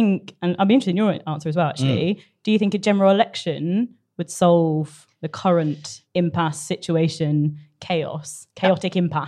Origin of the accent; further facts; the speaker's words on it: South West England, United Kingdom; like, I'm from North Cornwall, so it is not people's vote central.